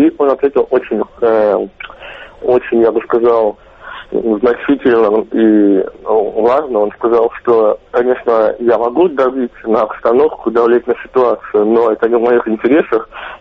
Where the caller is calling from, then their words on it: Moscow, Russia; Добрый день, Анна. Добрый день, Алина.